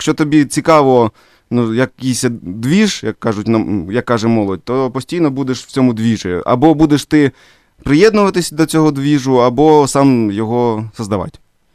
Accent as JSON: {"language": "Ukrainian", "town": "Shchastia", "region": "Luhansk Oblast", "country": "Ukraine", "tie": "born there", "said": "бо я народився в місті Щастя Луганської області."}